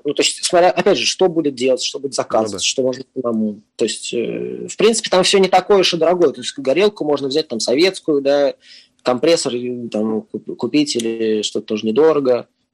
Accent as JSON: {"language": "Russian", "region": "Moscow", "country": "Russia", "said": "Если честно, я москвич, поэтому я не знаю, где точно."}